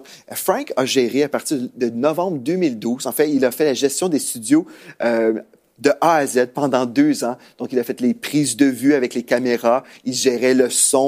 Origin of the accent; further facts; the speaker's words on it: Quebec, Canada; on doit rentrer chez nous au Québec